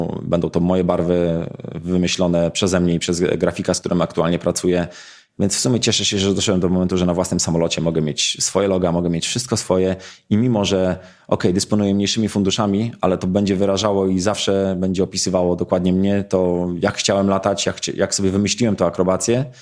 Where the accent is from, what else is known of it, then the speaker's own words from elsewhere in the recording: Mińsk Mazowiecki, Masovian Voivodeship, Poland; ta moja historia zawsze była związana z Mińskiem Mazowieckim, to, że ja dorastałem na tym lotnisku.